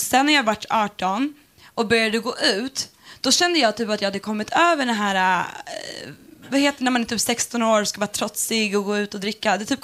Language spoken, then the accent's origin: Swedish; Vaxholm, Stockholm County, Sweden; jag växte upp i Vaxholm. Och vi var typ de enda blattarna, invandrarna.